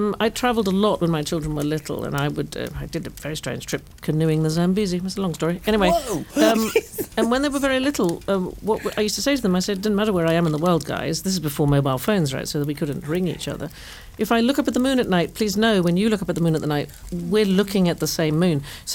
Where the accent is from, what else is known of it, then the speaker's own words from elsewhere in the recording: United States; Now, I grew up in the United States and I think the plough is known as the Big Dipper.